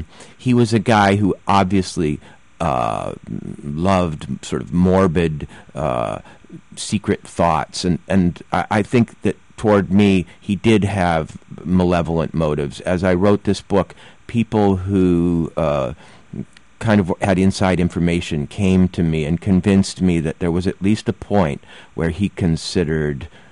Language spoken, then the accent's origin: English; Minnesota, United States; You know, I grew up in Minnesota.